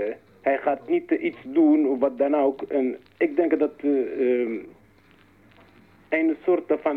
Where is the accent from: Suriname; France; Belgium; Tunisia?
Tunisia; Dutch is a second language; now in Netherlands; Ik ben buitenlander, ik ben Tunesiër.